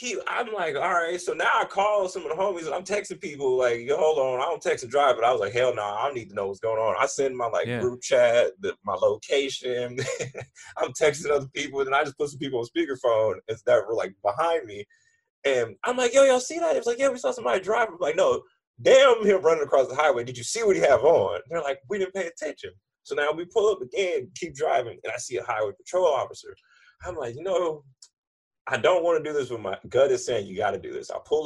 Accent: California, United States; Like, I ain't from out here. I'm from Cali.

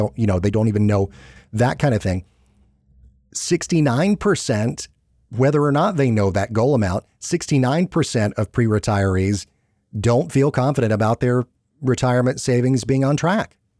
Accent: Atlanta, Georgia, United States; based here in my hometown of Atlanta

